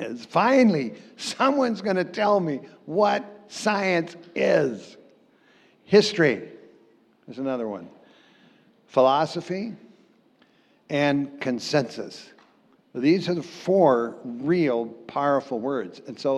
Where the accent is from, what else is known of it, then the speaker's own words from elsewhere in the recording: Montana, United States; also born or lived in Minneapolis; And I was born in St. Mary's Hospital. And we didn't live there very long. My dad hated the city, so he moved out to Montana. And there are no cities in Montana.